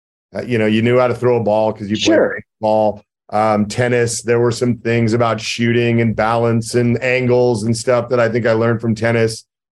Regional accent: Orinda, California, United States; I grew up in Orinda. And I was a baseball player, and tennis were kind of my two major sports.

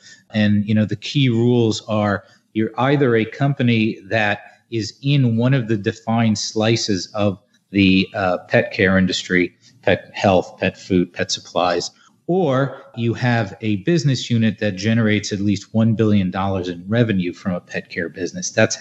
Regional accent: New Jersey, United States; happens to be headquartered in my home state of New Jersey

